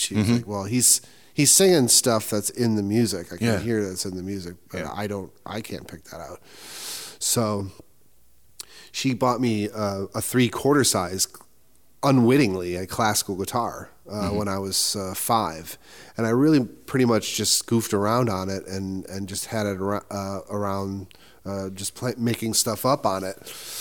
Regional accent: Buffalo, New York, United States; Buffalo's my hometown

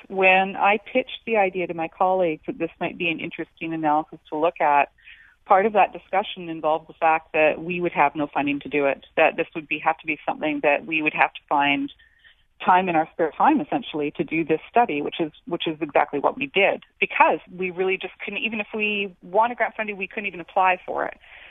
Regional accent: Canada; moved away; I'm Canadian, I immigrated here 18 years ago

